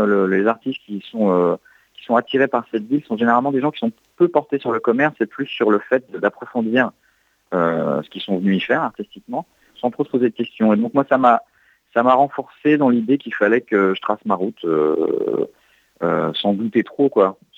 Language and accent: French; Paris, Île-de-France, France; moved away; j'ai quitté Paris. Moi, je suis de Paris à la base, en 99, pour déménager donc à San Francisco, où j'ai vécu une douzaine d'années avec ma famille.